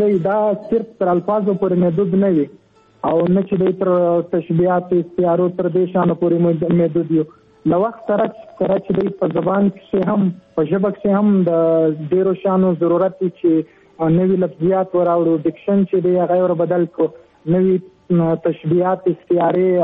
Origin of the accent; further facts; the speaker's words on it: Zhob, Balochistan, Pakistan; نو زه خو د ژوب سیمې نه یم